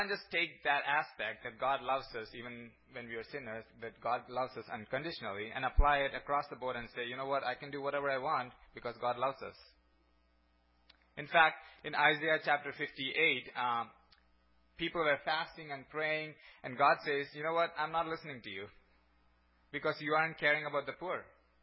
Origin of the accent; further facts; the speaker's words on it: Angamali, Kerala, India; also born or lived in Duncan; we grew up in a small town called Angamali in the southwest coast of India, a province called Kerala.